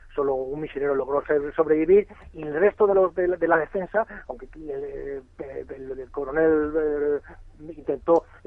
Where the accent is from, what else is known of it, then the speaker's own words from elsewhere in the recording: Spain; los españoles somos los europeos que, en comparación con la mayoría de nuestros vecinos, somos menos prácticos, además de ser peores comunicadores